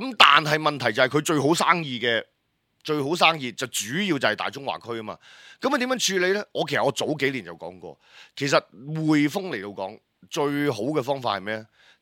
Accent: Hong Kong; 我哋香港人係好習慣生活喺一個國際化嘅環境嗰度

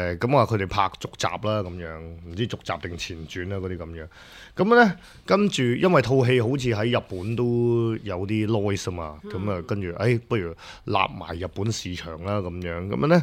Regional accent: Hong Kong; 我們作為香港人呢，我們其實是挺不習慣這件事的

